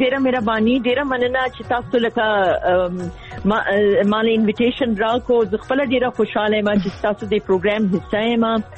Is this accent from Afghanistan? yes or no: no; Peshawar, Khyber Pakhtunkhwa, Pakistan; also born or lived in Bajaur; زما خو پیدائش دلته د پېښور دی. زه بیسیکلی د باجوړ یم، تو پیدائش پېښور دی، تعلیم هم دلته و، موږ بس دلته پاتې شوي یو. او زما سکولینګ، نرسری، سکولینګ، کالج، هر څه ما دلته پېښور کې کړی دی.